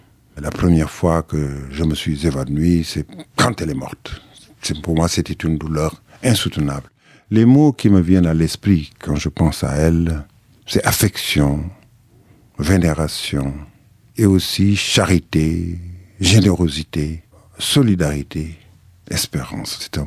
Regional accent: Saint-Louis, Senegal; also born or lived in Louga; j'ai été élevé à Saint-Louis, mais comme vous l'avez rappelé au début de cette émission, je suis né à Louga.

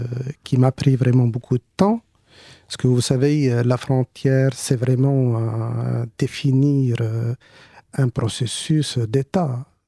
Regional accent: Ben Gardane, Medenine, Tunisia; j'ai la double nationalité, je suis citoyen des deux rives. Avant tout, je suis frontalier, je suis de Ben Gardan, c'est une ville coloniale.

